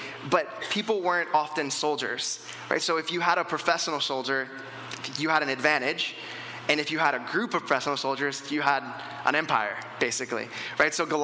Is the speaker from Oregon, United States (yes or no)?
yes; Grants Pass, Oregon, United States; now in Canada; So it's kind of like I'm not originally from here. I grew up in Grants Pass, Oregon, and it's a little small town.